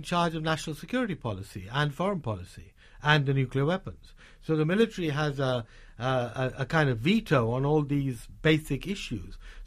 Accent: Lahore, Punjab, Pakistan; You know, for example, in Lahore, there's been, my hometown, there's been no gas for over 6 months.

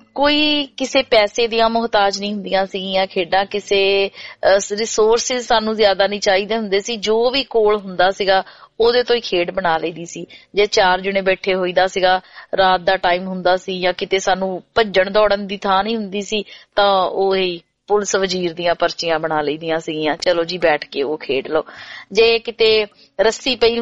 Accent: Sohian, Punjab, India; now in Australia; ਅਸੀਂ ਕਿਵੇਂ ਸੋਹੀਆਂ ਪਿੰਡ ਚੋਂ ਉੱਠ ਕੇ ਆਸਟ੍ਰੇਲੀਆ ਦਾ ਖੂਬਸੂਰਤ ਸਫ਼ਰ

